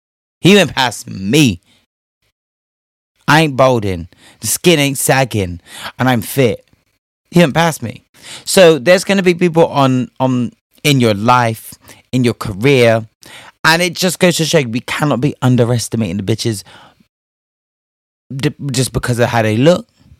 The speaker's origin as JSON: {"language": "English", "country": "Spain", "tie": "born or raised there", "said": "You know me and my grammar, honey. I was raised in Spain."}